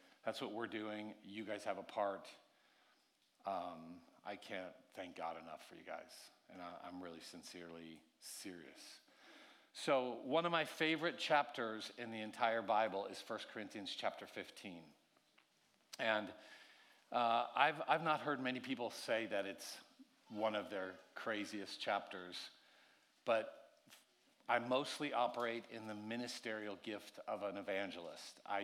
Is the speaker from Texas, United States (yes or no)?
no; California, United States; also born or lived in Hawaii; now in Idaho, United States; Obviously, you can hear I'm not from this region. I'm from California and Hawaii. We live right now part-time in Idaho